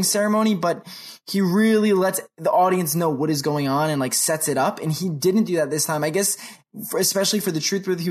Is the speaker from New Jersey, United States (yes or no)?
yes; New Jersey, United States; born and bred in New Jersey, it is a very different place than New York. We are New York's armpit.